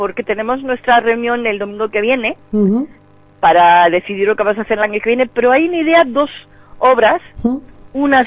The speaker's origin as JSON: {"language": "Spanish", "country": "Spain", "lives_now": "Brussels, Belgium", "said": "La mayoría somos españoles, aunque hay algunos extranjeros"}